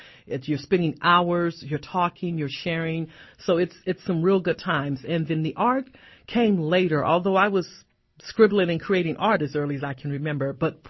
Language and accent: English; New Orleans, Louisiana, United States; I guess it was the food first because I'm from New Orleans, so you cannot be from New Orleans and not cook.